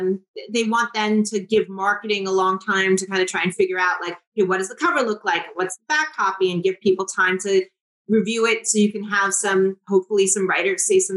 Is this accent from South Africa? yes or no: no; Jamaica; And for me, I have dual citizenship. I'm Jamaican